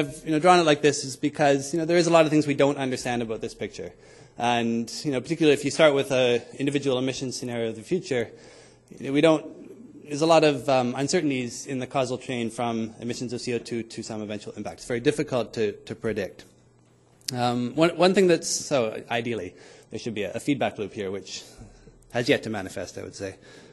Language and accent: English; Vancouver, British Columbia, Canada; there's something I didn't realize growing up on the West Coast in Vancouver.